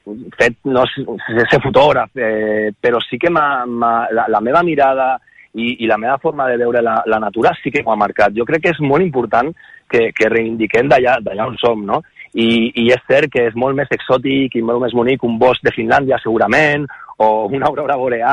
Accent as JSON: {"language": "Catalan", "town": "L'Hospitalet de l'Infant", "region": "Catalonia", "country": "Spain", "tie": "born or raised there", "said": "vam néixer a l'Hospitalet de l'Infant als 70 de 80 vam tenir molta sort"}